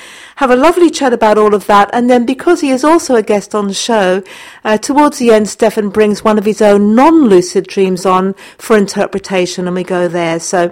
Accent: Portsmouth, South East England, United Kingdom; born there; I was born in Portsmouth. I was born in Portsmouth

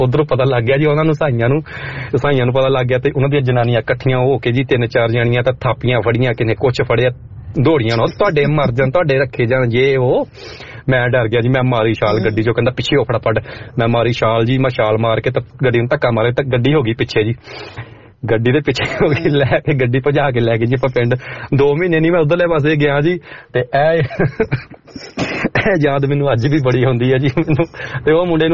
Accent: Gurdaspur, Punjab, India; ਮੈਂ ਗੁਰਦਾਸਪੁਰ ਤੋਂ ਜੀ ਵੈਸੇ

